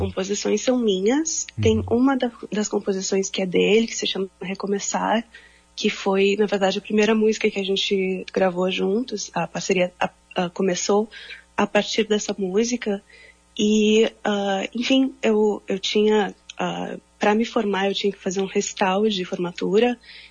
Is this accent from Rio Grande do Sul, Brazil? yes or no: yes; Porto Alegre, Rio Grande do Sul, Brazil; now in United States; esse vai ser meu primeiro show aqui na minha cidade natal em bastante tempo.